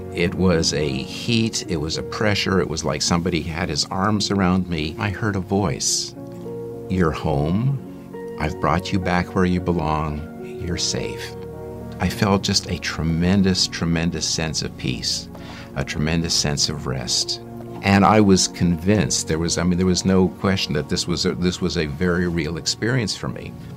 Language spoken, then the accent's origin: English; Montreal, Quebec, Canada; born there; I was born in Montreal into a Jewish family. My grandparents had immigrated from Russia.